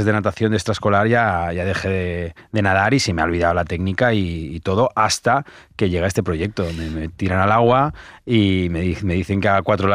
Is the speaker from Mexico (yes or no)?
no; Barcelona, Catalonia, Spain; Pues yo soy de Poblenou y sí que había mucha cultura de la natación, del waterpolo.